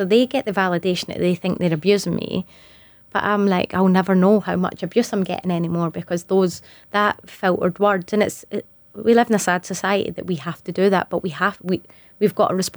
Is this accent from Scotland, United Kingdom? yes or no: yes; Scotland, United Kingdom; or me being Scottish, a Scottish international